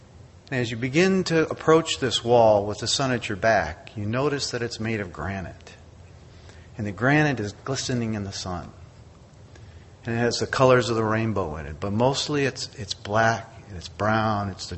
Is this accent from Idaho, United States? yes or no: no; Largo, Florida, United States; I'm from Largo, Florida.